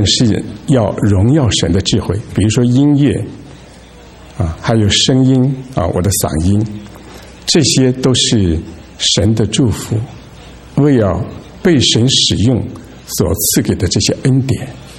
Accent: Qingdao, Shandong, China; born there; 我于1958年出生在中国山东省青岛市一个基督徒家庭里。

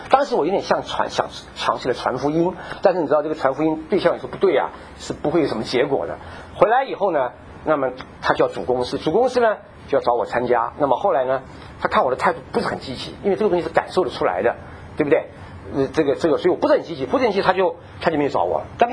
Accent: China

